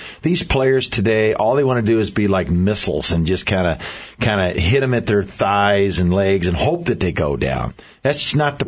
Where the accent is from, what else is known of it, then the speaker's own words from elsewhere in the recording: Boise, Idaho, United States; born there; I was born in Boise, Idaho.